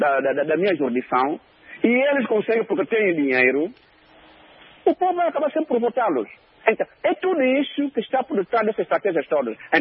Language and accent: Portuguese; Necuto, Cabinda, Angola; eu que sou de Necuto